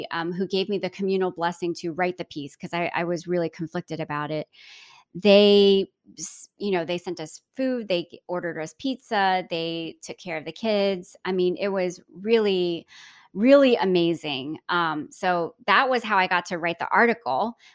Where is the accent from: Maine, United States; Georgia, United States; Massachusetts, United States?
Georgia, United States; Atlanta; the Southeast area, which is where I grew up. I grew up in Atlanta.